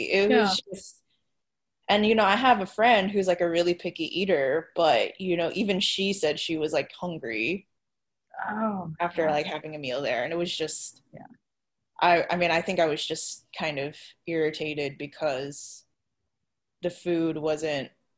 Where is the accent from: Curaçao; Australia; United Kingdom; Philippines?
Philippines; I'm Filipino, so I'm really picky about the stuff.